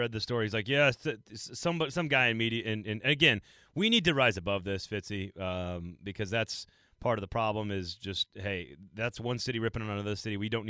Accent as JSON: {"language": "English", "town": "Madison", "region": "Wisconsin", "country": "United States", "tie": "born or raised there", "said": "I think State Street in Madison, Wisconsin, my hometown, has done it has done a really, really good job of making a pedestrian street"}